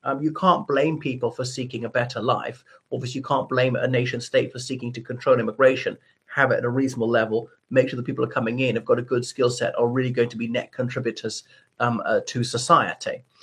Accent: Ireland; I'm from the Republic of Ireland. I'm also a British citizen.

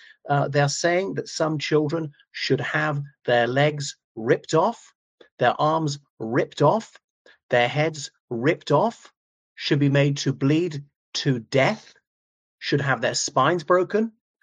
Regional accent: Ireland; from Ireland.

